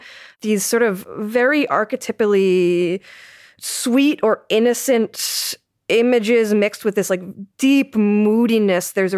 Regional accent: Pennsylvania, United States; And again, I'm from Pennsylvania before we get any angry emails. So I understand that Pennsylvania is not the South

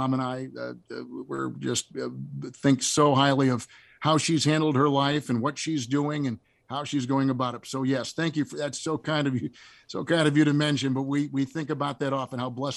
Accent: Green Bay, Wisconsin, United States; Well, I grew up in Green Bay, and there's an area north of Green Bay, about 80 miles.

